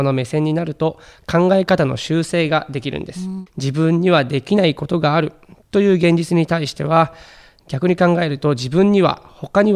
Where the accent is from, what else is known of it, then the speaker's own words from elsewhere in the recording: Fujieda, Shizuoka, Japan; 私はサッカーの町藤枝市の出身で